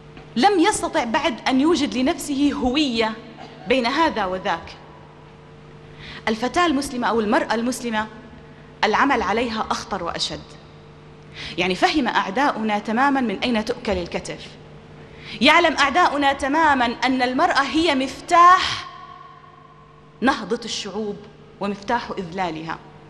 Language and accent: Arabic; Amman, Amman Governorate, Jordan; دعي إلى محاضرة عندنا في عمان